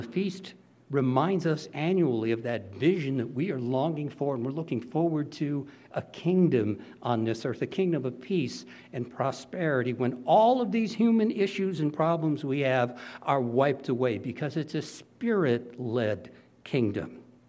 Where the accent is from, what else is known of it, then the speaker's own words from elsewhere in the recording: United States; Now, of all the places on earth, I'm very proud to say I'm an American